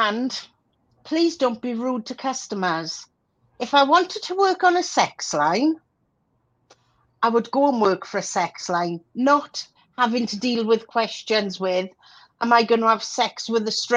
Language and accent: English; Wales, United Kingdom; now in England, United Kingdom; I am Welsh, but I moved to England about 25 years ago, so I now live just outside London.